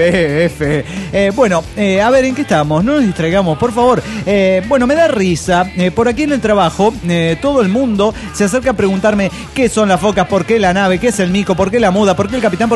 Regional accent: Mexico City, Mexico; Soy el Tacuben del DF mexicano.

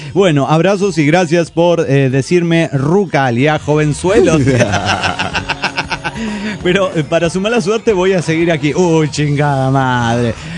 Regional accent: Morelia, Michoacán, Mexico; de Morelia, Michoacán, México.

